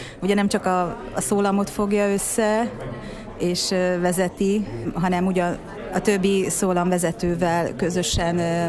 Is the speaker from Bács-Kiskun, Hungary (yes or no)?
yes; Kecskemét, Bács-Kiskun, Hungary; moved away as an adult; now in Miskolc, Hungary; mert én Kecskemétre való vagyok. Tehát ott születtem, ott végeztem a középiskolát, aztán fölkerültem ide Miskolcra, a főiskolára